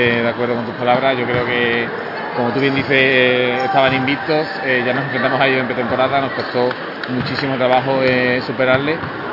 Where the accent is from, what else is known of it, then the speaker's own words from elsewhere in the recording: Seville, Andalusia, Spain; also born or lived in Huelva; now in Madrid, Spain; vengo de Sevilla